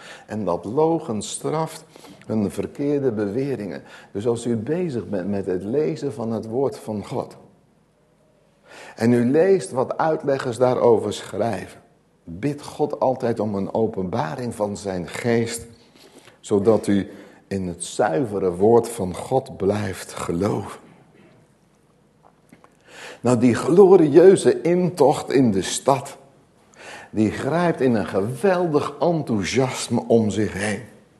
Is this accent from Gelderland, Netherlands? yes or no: yes; Nunspeet, Gelderland, Netherlands; born there; die ik in Nunspeet, mijn geboorteplaats, heb bijgewoond